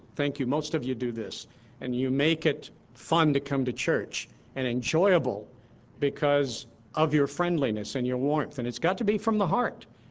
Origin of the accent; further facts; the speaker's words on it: Tennessee, United States; She's from Missouri, and I'm from Tennessee. And we both have pretty good mules in those states.